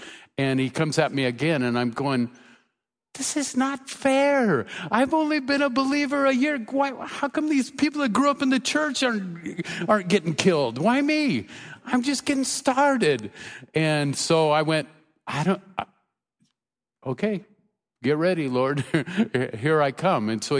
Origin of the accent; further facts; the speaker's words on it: Portland, Oregon, United States; I grew up in Portland, Oregon. I came out of a horrible background.